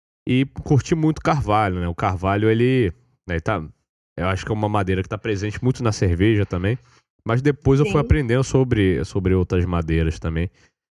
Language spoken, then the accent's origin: Portuguese; Rio de Janeiro, Brazil; now in Belo Horizonte, Brazil; Mas, tipo, eu sou do Rio, né, cara?